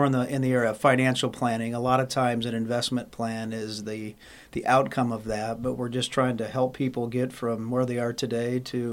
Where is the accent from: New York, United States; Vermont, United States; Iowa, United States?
Iowa, United States; Atlantic; now in Pella, United States; Atlantic, Iowa.